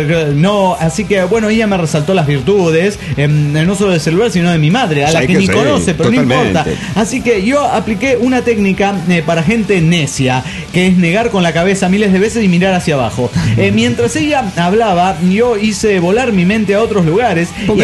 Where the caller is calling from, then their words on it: La Paz, Bolivia; de La Paz, Bolivia.